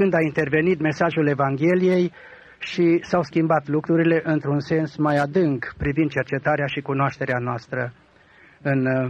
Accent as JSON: {"language": "Romanian", "country": "Romania", "moved": "yes", "lives_now": "United States", "said": "sunt român și sunt din România. Am plecat în Statele Unite în anul 90 și în fiecare an am vizitat țara cu scopul misiunii."}